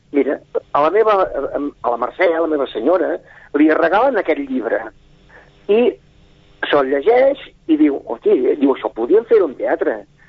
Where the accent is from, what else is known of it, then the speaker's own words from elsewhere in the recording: Sabadell, Catalonia, Spain; evidentment, tots els actors nostres també som de Sabadell, i l'estrenem a Sabadell, com no podia ser d'una altra manera.